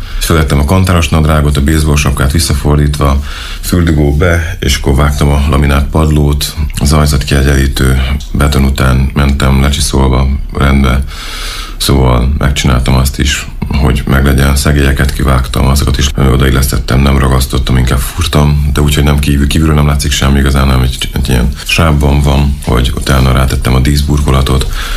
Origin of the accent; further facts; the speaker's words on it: Tiszántúl, Hungary; én tiszántúli vagyok